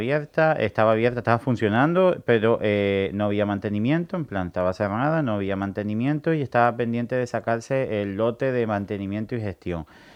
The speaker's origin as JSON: {"language": "Spanish", "region": "Canary Islands", "country": "Spain", "said": "que somos canarios y canarias igual que el resto de islas"}